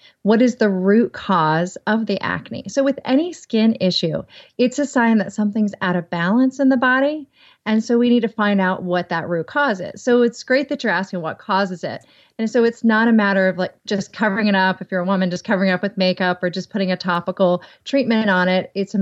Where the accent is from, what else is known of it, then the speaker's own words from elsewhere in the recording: the South, United States; accent: Southern; Skim. Skim. I was like, might be my southern accent.